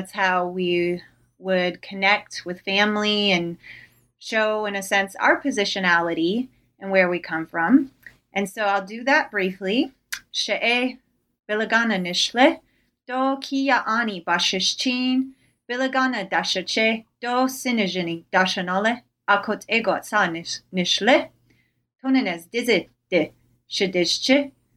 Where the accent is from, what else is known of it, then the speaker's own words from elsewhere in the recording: Maryland, United States; also born or lived in Tuba City, Arizona; I mostly had my schooling in Maryland, in Montgomery County. It's the Washington, D.C. metropolitan area.